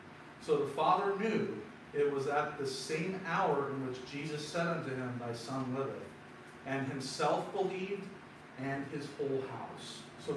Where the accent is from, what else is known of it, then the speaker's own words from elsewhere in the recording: Portland, Oregon, United States; born there; Because, you know, I was raised, born and raised, not raised all the whole time, but I was born in Portland, Oregon.